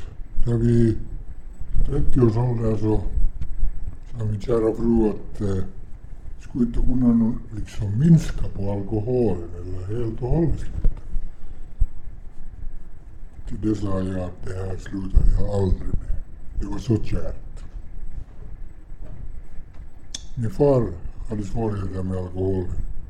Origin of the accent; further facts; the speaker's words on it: Helsinki, Uusimaa, Finland; Jag är född i Helsingfors och det där har bott här i hela mitt liv egentligen. Förutom tiden utomlands.